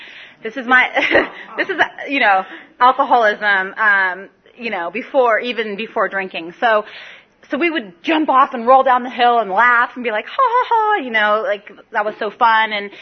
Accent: San Diego, California, United States; also born or lived in Escondido; I too am from San Diego. I was born and raised in San Diego

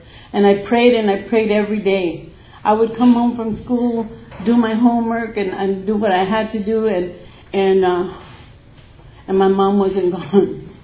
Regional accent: Arizona, United States; I'm a Native American, and I'm from Arizona. … I hated that name growing up.

